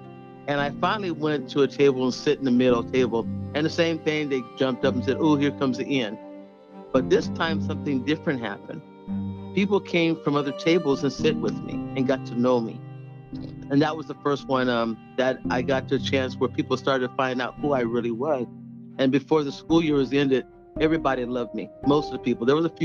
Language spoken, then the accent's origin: English; United States; My ancestors are from Africa, but I wasn't born in Africa. I'm an American. I'm a full-blown American.